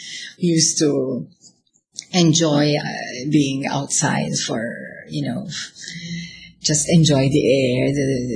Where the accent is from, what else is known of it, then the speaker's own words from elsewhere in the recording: Birgu, South Eastern Region, Malta; as a child, I was brought up in Birgoni, Vittoriosa. I come from a special music family.